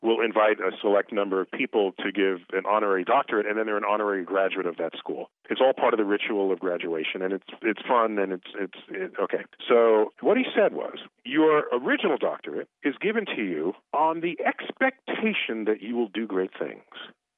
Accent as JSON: {"language": "English", "town": "Bronx", "region": "New York", "country": "United States", "tie": "born or raised there", "said": "I was born and raised in the Bronx."}